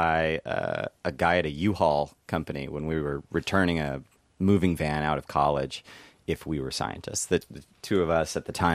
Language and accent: English; Utah, United States; I'm from Utah.